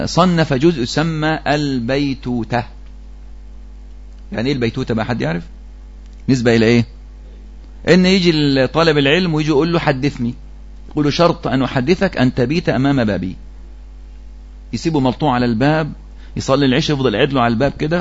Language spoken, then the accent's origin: Arabic; Egypt; في عندنا في مصر حتى اسمها عرق العراق، عرق أظنها إيه تقريبا في الجنوب،